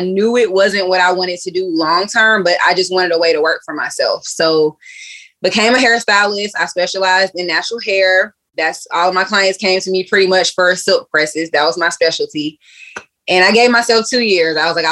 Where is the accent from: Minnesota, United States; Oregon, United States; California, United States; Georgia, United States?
Georgia, United States; Riverdale; So I am born and raised in Riverdale, Georgia. My family is from Los Angeles, though. So my parents came here in the 80s.